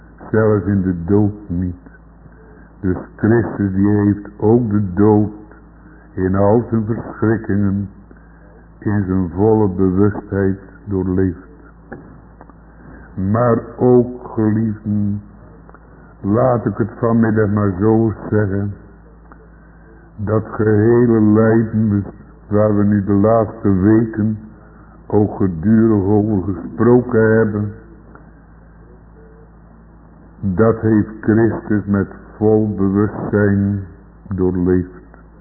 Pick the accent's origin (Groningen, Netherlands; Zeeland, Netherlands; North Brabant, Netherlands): Zeeland, Netherlands; born there; ook op de plaats waar ik geboren ben in Zeeland